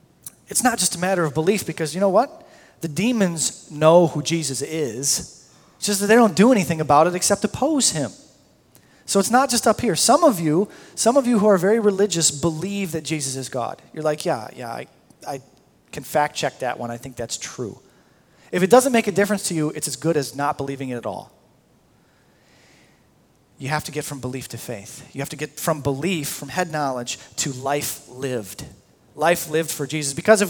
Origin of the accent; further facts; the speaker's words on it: Michigan, United States; So I grew up in Michigan, a big Tigers fan, lifelong Tigers fan.